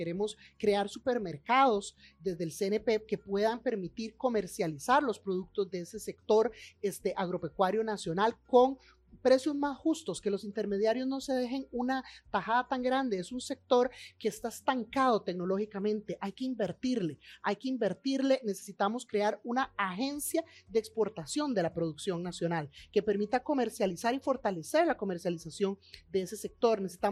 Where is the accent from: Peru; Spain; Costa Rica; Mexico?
Costa Rica; Heredia; Mi papá es oriundo de la región de Punta Arenas, de la zona sur. Mi mamá es herediana. Yo crecí en Heredia y todavía viven mis papás en Mercedes Norte de Heredia.